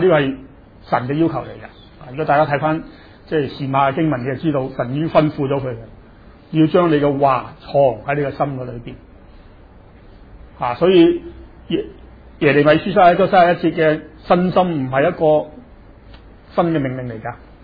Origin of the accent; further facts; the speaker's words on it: China; 虽然我们今天我们中国人很明白